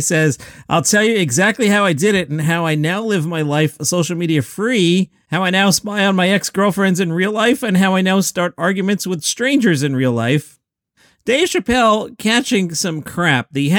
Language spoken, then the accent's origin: English; Queens, New York, United States; I grew up in Queens.